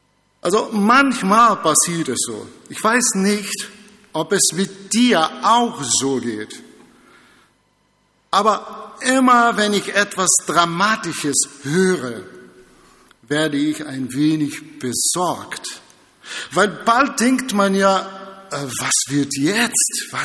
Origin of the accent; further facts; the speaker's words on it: Brazil; German is a second language; now in Germany; Als Brasilianer ist man ein bisschen öfters so anders, so sagen.